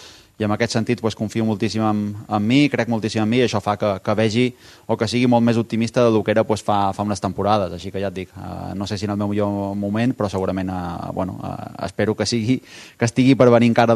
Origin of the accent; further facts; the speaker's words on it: Balearic Islands, Spain; és que som de Mallorca, ens estira molt de la terra